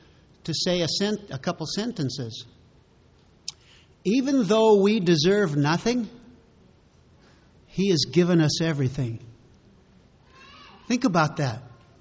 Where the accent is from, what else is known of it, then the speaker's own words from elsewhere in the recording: Payette, Idaho, United States; from Payette, Idaho.